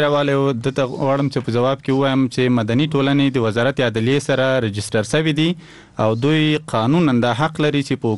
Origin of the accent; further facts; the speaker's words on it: Paktia, Afghanistan; موږ د پکتیا دی ولسونو غږ اوچت ک